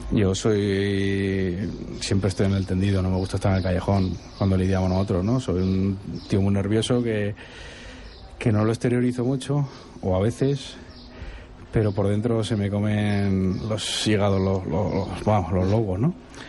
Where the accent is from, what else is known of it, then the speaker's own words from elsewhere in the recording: Aragon, Spain; Oye, es que mi tierra, macho.